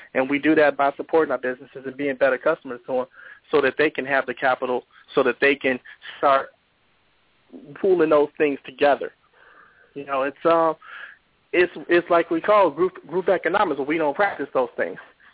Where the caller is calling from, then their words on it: Chicago, Illinois, United States; Yeah, Sally, I'm calling in from Chicago.